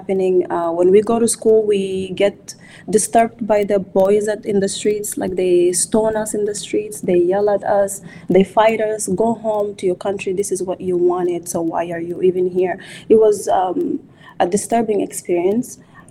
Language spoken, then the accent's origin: English; Sudan; moved away as an adult; Yes, I was born in Sudan and I was raised in Sudan, and I lived all my life in Sudan until the point of separation. It was very difficult to leave because that was home for me. Even the South Sudan side, I've never visited, I've never been.